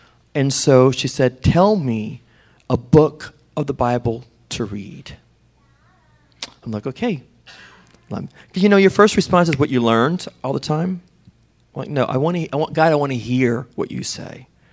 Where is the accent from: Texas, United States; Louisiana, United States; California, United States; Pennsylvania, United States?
Louisiana, United States; New Orleans; I'm from New Orleans, and I have the southern white woman teaching me Spanish.